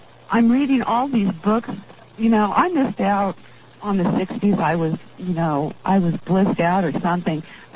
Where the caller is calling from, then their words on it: Portland, Oregon, United States; Hi, I'm calling from the Weimar on the Willamette up here in Portland.